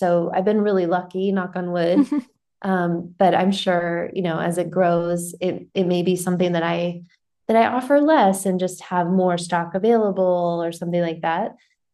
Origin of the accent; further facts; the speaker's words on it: United States; I think it's just because I am American, so I understand the consumer behavior of Americans more than any other culture.